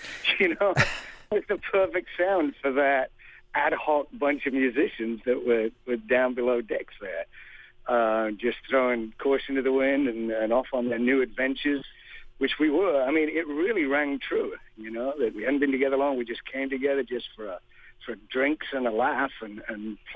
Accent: Coventry, West Midlands, United Kingdom; born there; Well, I was born in the Midlands. Do you know what I mean? I was born in Coventry, the industrial Midlands, and a lot of Irish immigrants there. My relatives are Irish.

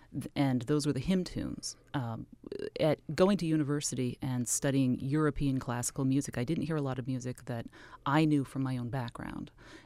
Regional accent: Grimsby, Ontario, Canada; also born or lived in Toronto; I grew up in Canada. I grew up in a small town outside of, I grew up in Toronto for part of the time, and then other times in a small town called Grimsby, Ontario.

